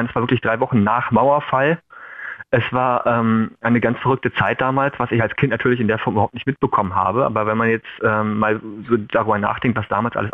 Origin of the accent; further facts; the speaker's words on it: Berlin, Germany; also born or lived in Buxtehude / Munich; Und habe dann mit meiner Mutter noch ein Jahr in München verbracht, in der Nähe von München, und von da aus sind wir tatsächlich nach Berlin gezogen direkt. Und innerhalb Berlins dann noch sehr oft umgezogen, also erst in Zehlendorf, dann in Lichterfelde, Prenzlauer Berg, aus Berlin raus, dann ich selber nach Berlin wieder rein.